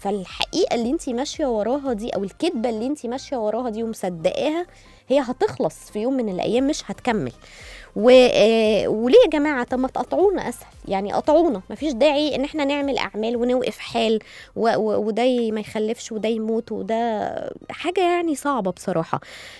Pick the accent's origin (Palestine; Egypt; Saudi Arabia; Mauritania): Egypt; Faiyum Governorate; حصلت حقيقي في مصر عندنا في الفيوم